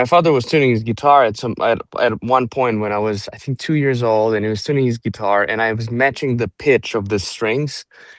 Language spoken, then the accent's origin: English; Transylvania, Romania; English is a second language; Okay, great. So I grew up in Transylvania, Romania, in a very musical family.